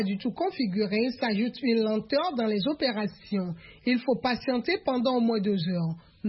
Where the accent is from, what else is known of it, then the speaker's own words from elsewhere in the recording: Togo; C'est important qu'en tant que Togolaise, je dois avoir ma carte d'électeur